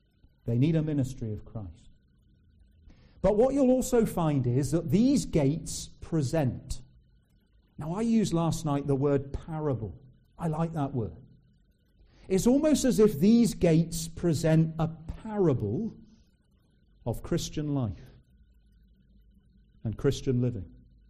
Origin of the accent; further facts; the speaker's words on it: South West England, United Kingdom; I came from Cornwall.